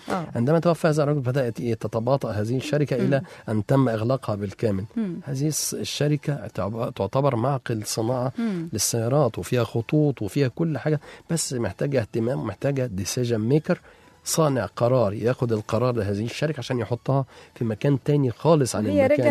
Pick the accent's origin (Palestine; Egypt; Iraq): Egypt; فاحنا بنبص عندنا في مصر او في اي دوله تاني